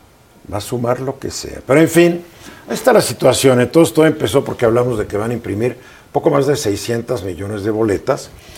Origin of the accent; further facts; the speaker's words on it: Mexico; Somos los mexicanos.